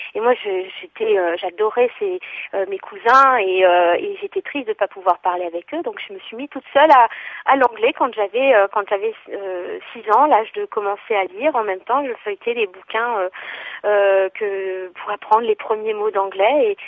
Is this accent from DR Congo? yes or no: no; Grand Est, France; Moi, je suis pas alsacienne, je suis alsacienne d'adoption, je suis pas alsacienne de souche. Je suis alsacienne d'adoption dans la mesure où j'ai grandi ici, je vis ici. Mais mes origines, je suis en fait d'origine pluriculturelle. Ma famille est venue en France, mais on a du sang italien, espagnol